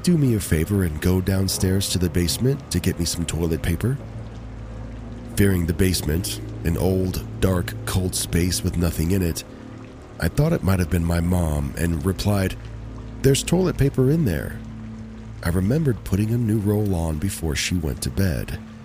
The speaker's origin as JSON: {"language": "English", "region": "Texas", "country": "United States", "tie": "born or raised there", "also_born_or_lived": "Los Angeles, California", "said": "I'm originally from California. My entire family resides in Los Angeles. Unfortunately, or maybe fortunately, we moved when I was about 2 to a small town in Texas. So, as I like to say, I'm a Cali-made, Texas-raised."}